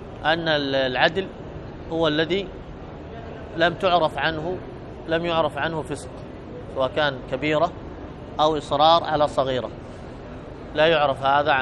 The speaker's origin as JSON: {"language": "Arabic", "country": "Yemen", "said": "أيضا عندنا في اليمن هنا أصحاب القات"}